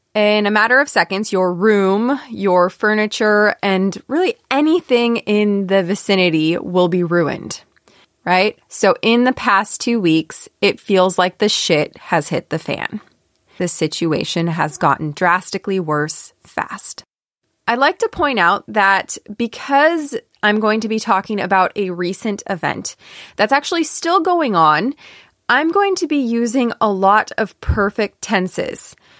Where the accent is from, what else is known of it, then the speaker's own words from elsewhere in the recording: Fairfield, California, United States; And one of these bases was actually in my hometown in Fairfield, California